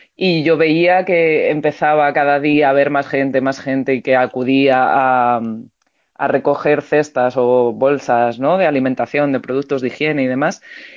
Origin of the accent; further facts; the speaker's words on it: Madrid, Community of Madrid, Spain; llevo 6 años viviendo en Lavapiés. No soy de Lavapiés, soy de Vallecas, he vivido toda la vida allí, es mi barrio, es con el que me reconozco